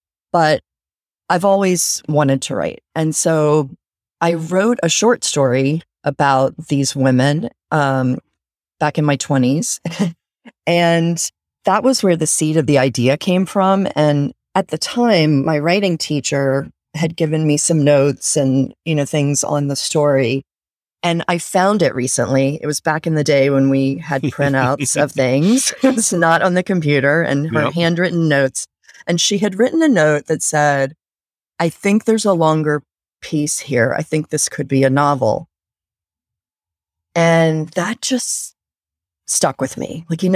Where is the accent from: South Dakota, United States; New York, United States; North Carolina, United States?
North Carolina, United States; I grew up in North Carolina and spent both of my sets of grandparents and my parents are from Winston-Salem, which is the home of R.J. Reynolds Tobacco. And I spent a lot of time there as a kid.